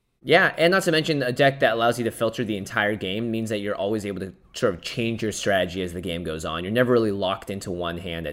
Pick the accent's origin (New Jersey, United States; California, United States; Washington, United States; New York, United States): Washington, United States; Seattle; And like, I grew up in Seattle.